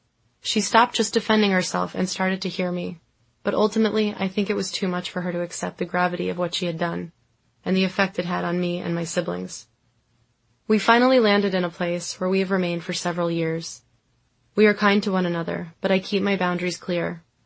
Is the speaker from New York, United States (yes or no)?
yes; Long Island, New York, United States; also born or lived in Manhattan, New York; I was born in Manhattan, and after spending the first several years of my life here, I had to admire it from the far reaches of suburban Long Island for the rest of my childhood and teen years.